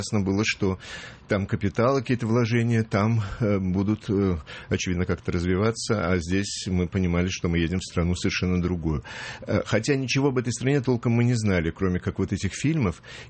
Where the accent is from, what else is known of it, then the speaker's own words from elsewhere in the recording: China; Я родился в Китае. Родители, они вот оказались в Китае. Мама родилась там тоже.